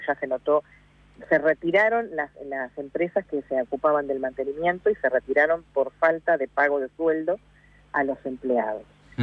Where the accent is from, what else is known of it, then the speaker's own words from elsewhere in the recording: Chivilcoy, Buenos Aires Province, Argentina; Yo soy de Chivilcoy y viajo semanalmente por la Ruta 5